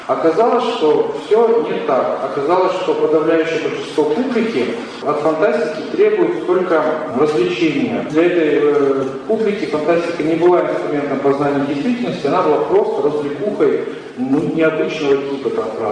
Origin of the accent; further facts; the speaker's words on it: Sochi, Krasnodar Krai, Russia; я сам из Сочи